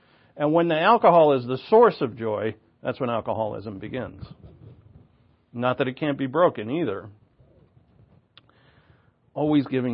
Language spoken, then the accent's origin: English; Ireland; Because, right, I'm Irish. I live my life and my childhood in Irish pubs